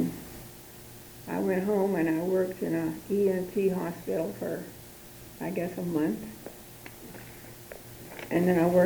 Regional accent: Johnson City, Tennessee, United States; I was born in Johnson City, Tennessee in 1921. I lived in town for a while, and my family moved to the country, and I was out there for a good 10-15 years

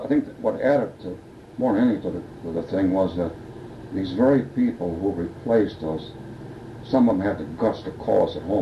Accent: Lansing, Michigan, United States; I was born and raised in Lansing. Graduated from Eastern High School. Took some courses at MSU.

